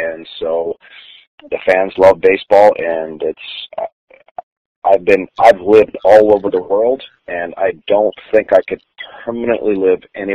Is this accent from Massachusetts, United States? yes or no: no; North Dakota, United States; also born or lived in Minnesota; I claim both states because I was born in Minnesota, mostly grew up in North Dakota.